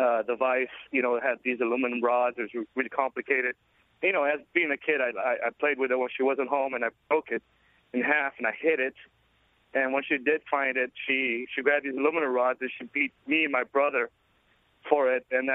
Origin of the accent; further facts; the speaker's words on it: Brazil; my mother was from El Salvador. I grew up in Brazil, actually.